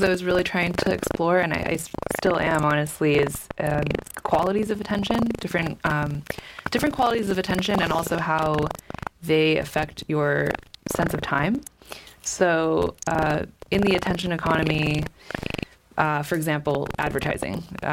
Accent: California, United States; I'm someone, I grew up in California. I spend a lot of time up north.

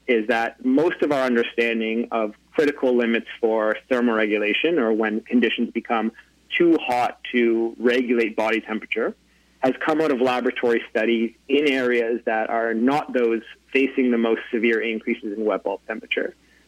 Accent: Canada; So, you know, I'm Canadian, and thing with heat in Canada is it doesn't get quite so hot.

